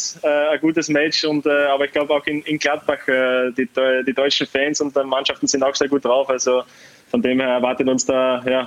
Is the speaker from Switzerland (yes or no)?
no; Austria; also als Österreicher ist es immer das Ziel, dass man in der A-Nationalmannschaft spielen darf